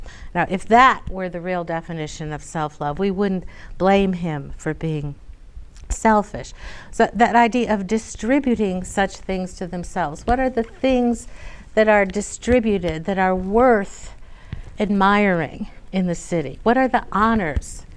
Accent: Illinois, United States; I'm from Illinois, the land of Lincoln, and Glenn is from the secession state of South Carolina.

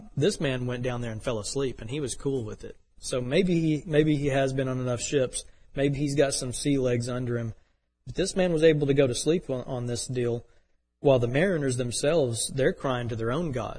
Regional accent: Texas, United States; Now, I'm a landlubber. I'm from East Texas.

